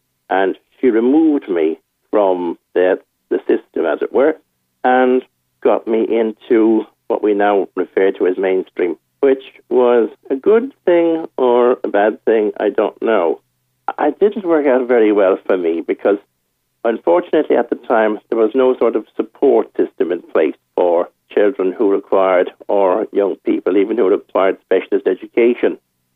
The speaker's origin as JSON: {"language": "English", "country": "Ireland", "moved": "yes", "lives_now": "Manchester, United Kingdom", "said": "I'm originally Irish. I came over here in 1981."}